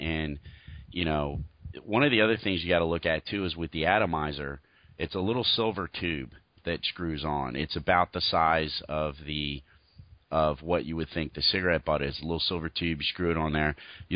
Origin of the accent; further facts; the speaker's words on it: Pennsylvania, United States; I grew up in the Pennsylvania area where there's a lot of deer and stuff.